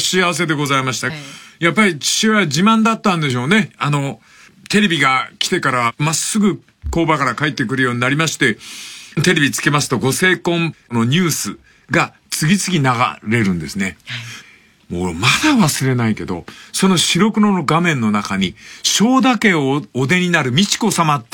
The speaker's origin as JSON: {"language": "Japanese", "region": "Fukuoka", "country": "Japan", "tie": "born or raised there", "said": "1959年、博多の町外れの貧しい家、タバコ屋だった私の家であります"}